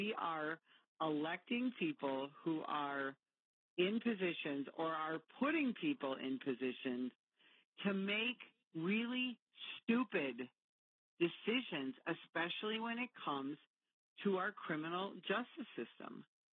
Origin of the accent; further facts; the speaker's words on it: United States; And I certainly, as an American, would not want to take an oath to their, you know, government